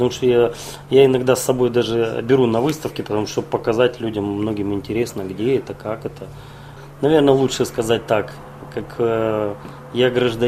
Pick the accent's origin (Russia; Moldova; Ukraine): Moldova; Transnistria; я попытаюсь объяснить, что я с Приднестровья. А как, допустим, может быть, для себя, то все-таки я родился в Советском Союзе